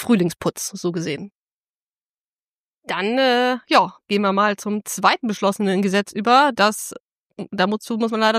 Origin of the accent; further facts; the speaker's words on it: North Rhine-Westphalia, Germany; moved away as an adult; Aufgewachsen bin ich eigentlich in Nordrhein-Westfalen und durch Zufall bin ich dann vor 3 Jahren in Thüringen gelandet